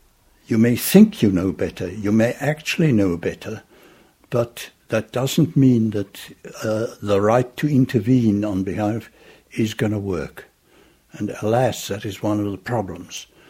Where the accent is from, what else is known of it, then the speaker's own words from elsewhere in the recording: United Kingdom; We come from Great Britain, where on the whole, it's a fairly tight intellectual community.